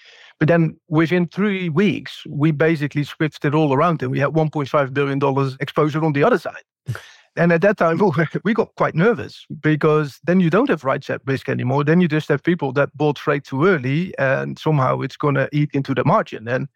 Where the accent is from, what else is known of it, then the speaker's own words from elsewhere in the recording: Zeeland, Netherlands; English is a second language; I'm from Zeeland, so I'm a little bit down to earth in those kind of things, right?